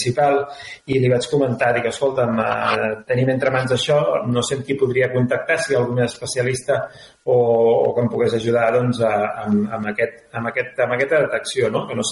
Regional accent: Vilassar de Mar, Catalonia, Spain; now in Prades, Spain; com a persona que vivia a la zona de Barcelona, no? Jo soc fill del Maresme, i amb la Georgina vam deixar-ho tot de Vilassar de Mar doncs, per emprendre a l'aventura del Parc Astronòmic de Prades, i ja farà gaire, aviat farà 10 anys.

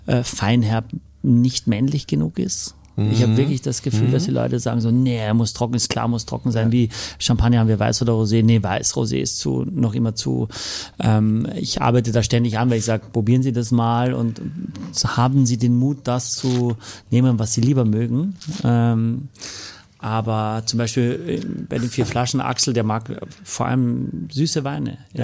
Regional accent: Austria; auch als Österreicher finde ich, wächst eigentlich nirgends so guter Riesling wie in Deutschland.

